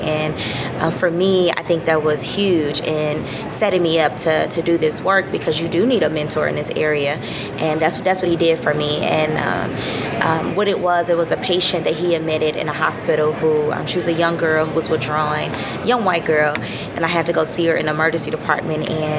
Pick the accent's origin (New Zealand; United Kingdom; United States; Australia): United States; St. Louis, Missouri; So I'm from St. Louis, Missouri. Did all my training here at St. Louis University School of Medicine.